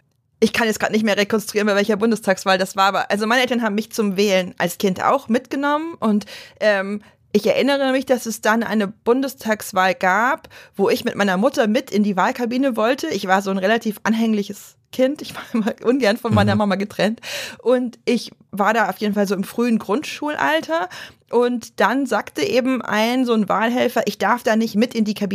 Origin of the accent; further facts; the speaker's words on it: Baden-Württemberg, Germany; ich bin ja in Baden-Württemberg aufgewachsen und zur Schule gegangen